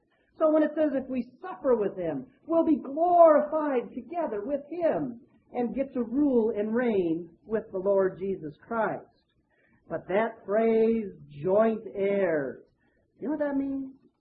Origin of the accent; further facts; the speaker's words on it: United States; when you think about it, as an American, we own the whole shebang, public land